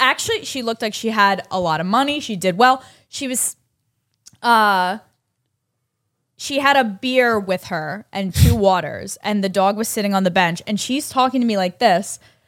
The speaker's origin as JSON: {"language": "English", "region": "New York", "country": "United States", "moved": "yes", "said": "because, you know, I just moved here. I'm from New York and this and that."}